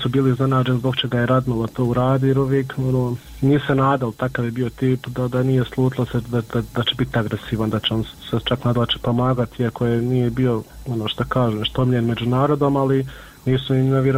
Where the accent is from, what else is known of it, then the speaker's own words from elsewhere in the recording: Miljevina, Republika Srpska, Bosnia & Herzegovina; mi smo svi gore iz Miljevine